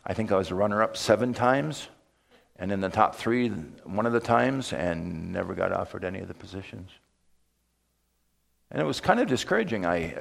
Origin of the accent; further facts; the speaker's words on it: Mankato, Minnesota, United States; born there; We'd been in North Mankato for 15 years and in the Mankato area for 5 before that. I was born in Mankato.